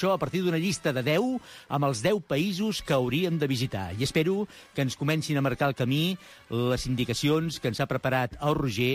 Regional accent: Sant Boi de Llobregat, Catalonia, Spain; Allà a Sant Boi, nosaltres som de Sant Boi

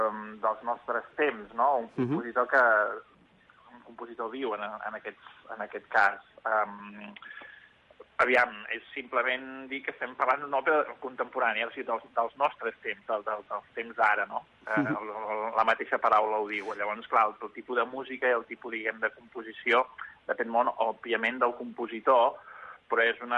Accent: Barcelona, Catalonia, Spain; jo sóc de Barcelona, nascut a Barcelona

